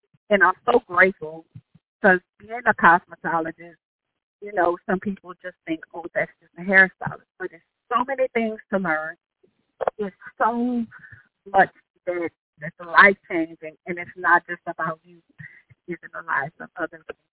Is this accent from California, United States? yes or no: no; Lafayette, Louisiana, United States; So everyone thinks of New Orleans, but I'm from Lafayette, Louisiana.